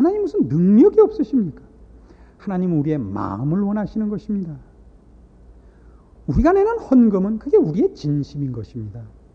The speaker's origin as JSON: {"language": "Korean", "country": "South Korea", "said": "우리나라 사람들의 그 성격을 제가 잘 알죠. 제가 한국 사람이니까."}